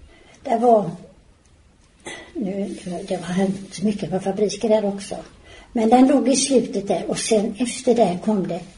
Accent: Partille, Västra Götaland County, Sweden; Så jag har varit med där ända från början.

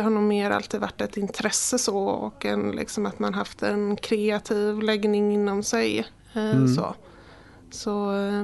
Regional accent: Sävedalen, Västra Götaland County, Sweden; Jag är 32 år. Jag är uppvuxen i Sävedalen och bor här just nu också. Fortsatt.

